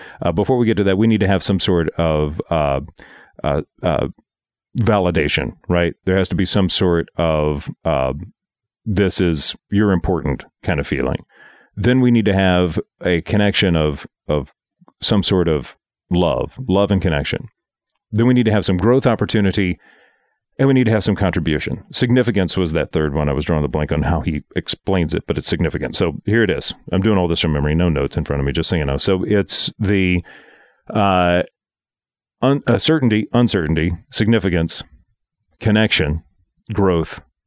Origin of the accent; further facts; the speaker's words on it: Graffenburg, Kentucky, United States; It's from my shade tree mechanic experiences growing up in Graffenburg. Thank you much. Kentucky, tiny little backwoods community where if we had a car, it was one of five in the yard that we worked on repeatedly from spare parts from the others.